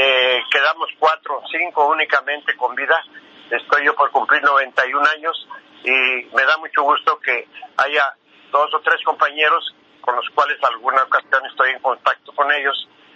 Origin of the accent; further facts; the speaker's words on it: Guadalajara, Jalisco, Mexico; born there; que mi familia se trasladara del estado de Michoacán a Guadalajara, Jalisco. Entonces, a los 2 o 3 años que estaban en Guadalajara, fue cuando nací yo en Guadalajara.